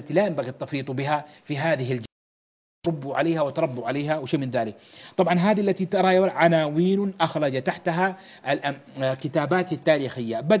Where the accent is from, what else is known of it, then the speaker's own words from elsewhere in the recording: Hejaz, Saudi Arabia; ما زالوا يستعملون عندنا في الحجاز هذه العبارة